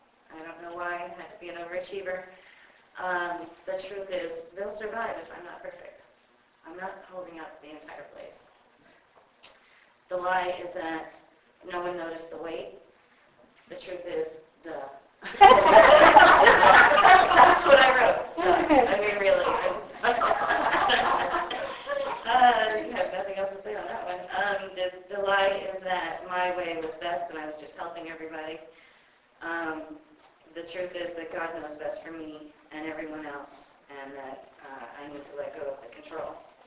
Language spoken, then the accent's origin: English; Colorado, United States; I'm from Colorado.